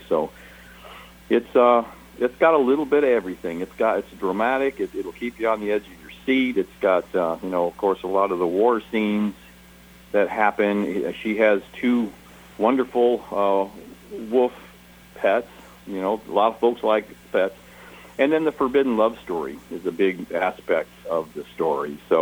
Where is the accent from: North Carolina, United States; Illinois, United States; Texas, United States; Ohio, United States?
Ohio, United States; Canton; born there; I was born in Canton, Ohio, so I'm familiar with the area.